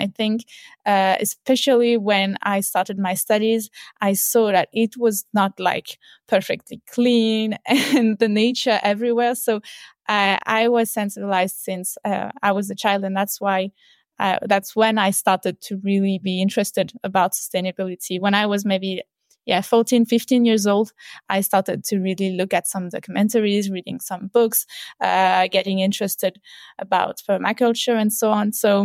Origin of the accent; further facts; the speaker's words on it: Valais, Switzerland; also born or lived in Mauritius; So first, I grew up in the Swiss mountains, so in Valais, in a small mountain village.